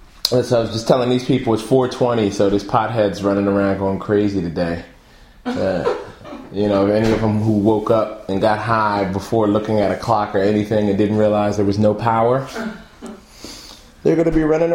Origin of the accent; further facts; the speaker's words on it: Philadelphia, Pennsylvania, United States; I was in my hometown, Philadelphia, from about Wednesday on.